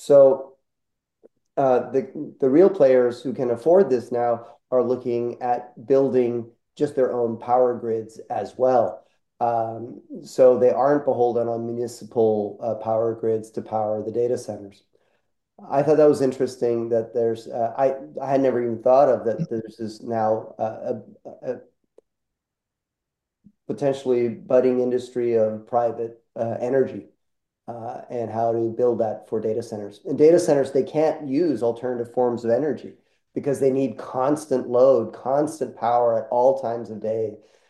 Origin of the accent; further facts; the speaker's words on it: Los Angeles, California, United States; now in Houston, United States; So I live in Houston now. I'm from Los Angeles originally